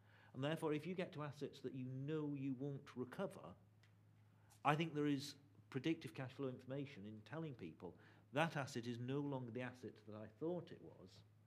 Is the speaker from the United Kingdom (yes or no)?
yes; England, United Kingdom; accent: English; it's my English accent.